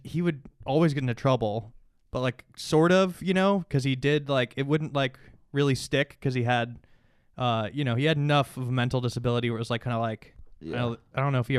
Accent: Illinois, United States; Suburbs of Chicago.

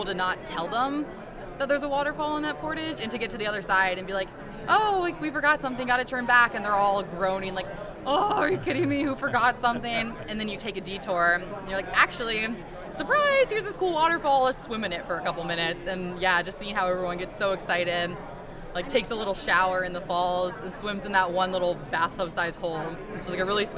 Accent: Hampton Roads, Virginia, United States; now in Cleveland, United States; my hometown is Hampton Roads, Virginia, and right now I'm living outside of Cleveland, Ohio.

